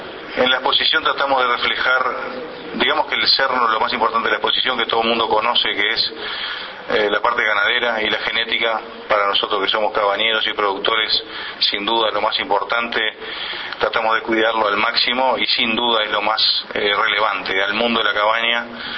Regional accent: Durazno, Uruguay; Lo decimos con orgullo los que somos de Durazno

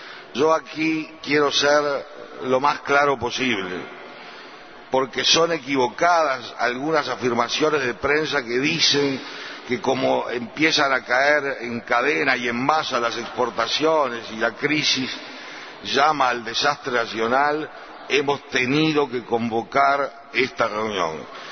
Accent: Uruguay; Y surgió algo que a mí me llenó de orgullo, como uruguayo

